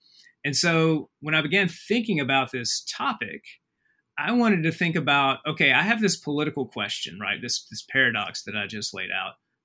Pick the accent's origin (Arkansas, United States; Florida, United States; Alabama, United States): Alabama, United States; in a very small town in North Alabama that's not far from Huntsville. And many of the people that I grew up around worked in Huntsville.